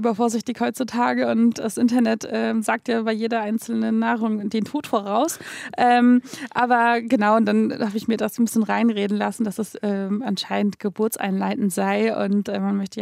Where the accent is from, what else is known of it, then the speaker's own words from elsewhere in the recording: Hamburg, Germany; Also in Hamburg komme ich her. Ich bin geboren im Osten, Hamburger Osten. Habe dann meine ersten Kinderjahre im Hamburger Westen verbracht, in Altona. Und bin dann wieder zurück. Und ist quasi so ein bisschen durchmischt.